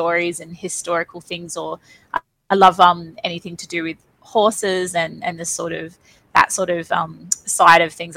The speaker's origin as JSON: {"language": "English", "town": "Perth", "region": "Western Australia", "country": "Australia", "tie": "born or raised there", "said": "we eventually moved back down to Perth because they didn't really want us growing up in such a small country town. So from there, we grew up in Perth"}